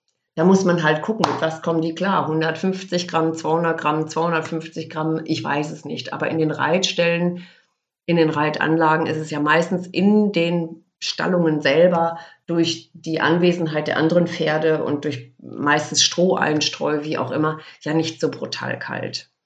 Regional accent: Lippstadt, North Rhine-Westphalia, Germany; now in Rüthen, Germany; Ich muss dazu sagen, ich komme aus Lippstadt eigentlich gebürtig und das sind 30, 35 Kilometer, 25 Kilometer, ich weiß es nicht genau.

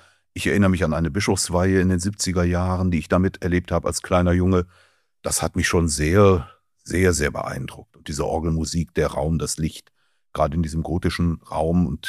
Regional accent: Cologne, North Rhine-Westphalia, Germany; now in Mainz, Germany; aber ich bin auch groß geworden natürlich im Kölner Dom.

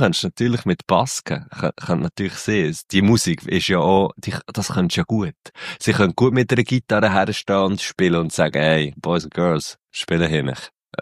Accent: Switzerland; wir sind ja meistens relativ gut, so als Schweizerin oder Schweizer recht gut versichert

